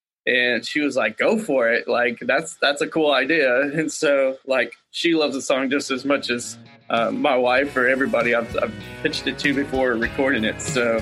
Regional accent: Waco, Texas, United States; so we just did the album release Friday near my hometown in Waco

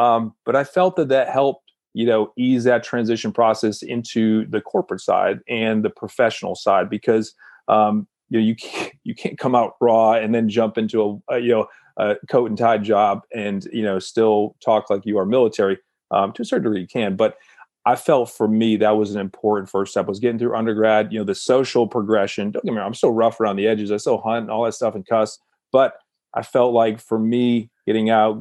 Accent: Connecticut, United States; back to Connecticut. I'm from Connecticut originally.

